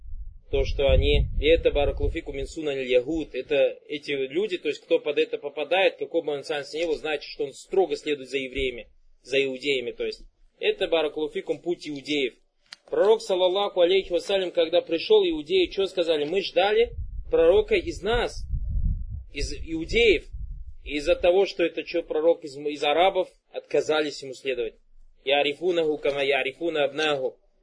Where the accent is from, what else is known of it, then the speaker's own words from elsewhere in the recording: Kazakhstan; Аллах субханаллах так облегчил, что я оказался татарным из Казахстана.